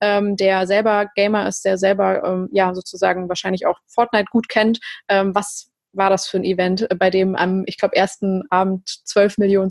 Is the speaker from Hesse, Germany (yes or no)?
no; Cologne, North Rhine-Westphalia, Germany; das mit der Gamescom zum Beispiel kann ich jetzt als Kölnerin einfach super beschreiben